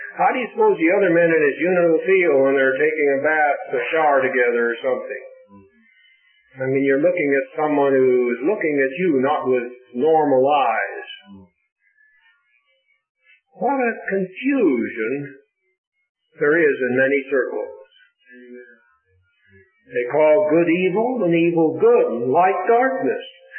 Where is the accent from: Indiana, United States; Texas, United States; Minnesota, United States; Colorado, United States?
Colorado, United States; I come from Colorado. Now, we have become nationally famous, not for our skiing, but for Amendment 2.